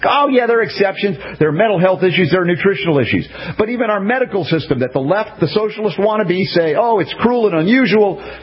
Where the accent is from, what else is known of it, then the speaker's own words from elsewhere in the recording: United States; Yes, because I'm an American. I admit that. I'm here. I'm in America.